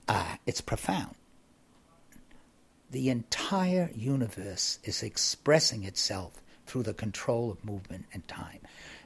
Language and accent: English; New York City, New York, United States; also born or lived in Boston; I grew up in New York City and Boston and New York, but every summer my mother would take us up to Maine, where all our French-Canadian relatives were.